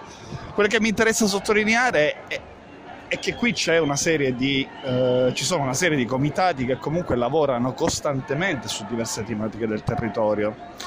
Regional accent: Abruzzo, Italy; Noi veniamo dall'Abruzzo e siamo, diciamo, una serie di comitati

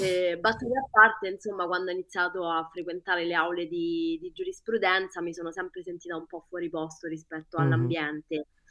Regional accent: Ladispoli, Lazio, Italy; moved away as an adult; also born or lived in Rome / Tuscany; io sono nata a Roma, però quando ero piccolina, insomma, avevo circa 6 o 7 anni. Dopo aver abitato un periodo in Toscana, sono finita a vivere alla Dispoli con la mia mamma e ci ho abitato fino alla fine delle scuole superiori

